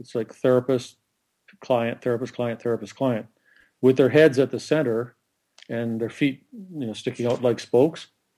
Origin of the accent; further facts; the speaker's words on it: Canada; also born or lived in Sicily / England; I was born in Canada, grew up in Canada. I lived for briefly in Sicily, and then about 4 years in England, then back to Canada